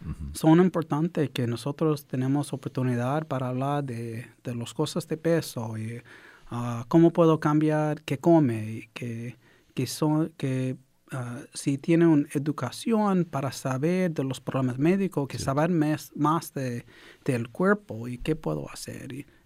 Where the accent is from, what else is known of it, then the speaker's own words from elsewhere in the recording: Fresno, California, United States; Mi comunidad está aquí. Y mi hogar es este valle. Nací en Doleno durante el movimiento de campesinos. Y crecí en Fresno